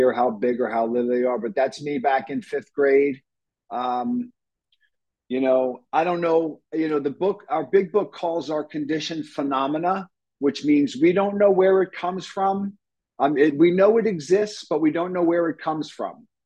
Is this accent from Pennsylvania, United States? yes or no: yes; Pennsylvania, United States; As Catherine said, I'm from Pennsylvania.